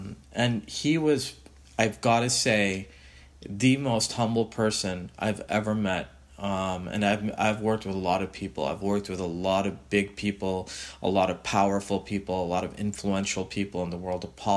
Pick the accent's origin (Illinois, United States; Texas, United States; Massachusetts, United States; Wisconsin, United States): Massachusetts, United States; Boston; I was in a suburb of Boston for close to 30 years. You know, I'm a kid from New England, essentially.